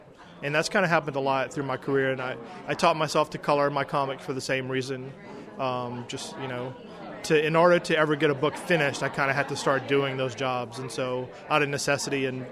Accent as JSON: {"language": "English", "town": "Thibodaux", "region": "Louisiana", "country": "United States", "tie": "born or raised there", "said": "Originally in Thibodaux. I was born and raised in Thibodaux, and that's kind of where I initially got started. Moved here for college."}